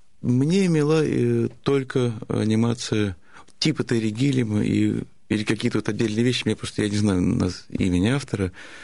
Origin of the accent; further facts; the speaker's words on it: Russia; born there; поскольку я родился русским в России и полностью снабжен русской культурой в той мере, в которой меня могли ее снабдить.